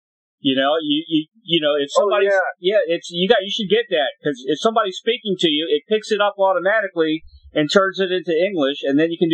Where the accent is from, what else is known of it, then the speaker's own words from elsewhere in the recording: Maryland, United States; also born or lived in Washington, D.C.; I grew up in Maryland, in D.C., in that area.